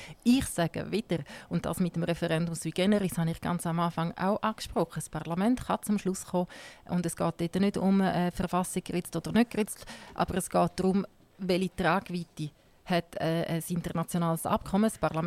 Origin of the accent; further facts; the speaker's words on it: Ticino, Switzerland; Ich habe das Glück, dass ich zweisprachig aufgewachsen bin. Meine Eltern sind Deutschschweizer, aber ich bin im Tessin aufgewachsen und von dem her bin ich fast perfekt bilan. Ich kann ein bisschen besser Italienisch als Deutsch, aber ich kann recht gut Schweizerdeutsch.